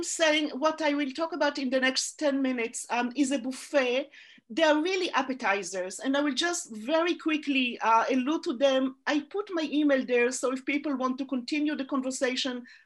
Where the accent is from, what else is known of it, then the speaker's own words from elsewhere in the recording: Israel; moved away as an adult; now in United States; I grew up in Israel, came to California, the US at 28